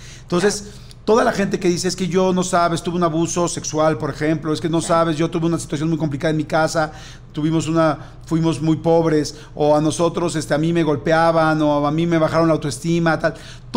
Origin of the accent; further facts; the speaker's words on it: Ciudad Juárez, Chihuahua, Mexico; Y soy de Ciudad Juárez, y Ciudad Juárez es número uno.